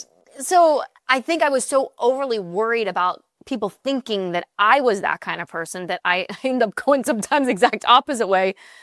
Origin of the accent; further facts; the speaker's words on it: Pittsburgh, Pennsylvania, United States; I grew up in Pittsburgh.